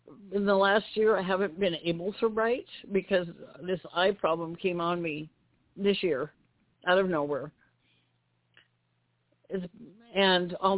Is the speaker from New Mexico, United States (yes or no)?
no; Idaho, United States; I want to move home to my home state of Idaho.